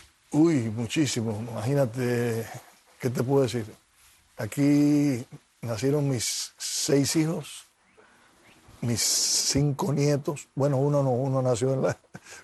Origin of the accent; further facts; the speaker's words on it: Cuba; moved away; De visitar mi tierra, de estar entre mis compañeros de la niñez, de ver la casa donde nací, de estar en mi tierra, que hace 50 y tantos años que no veo.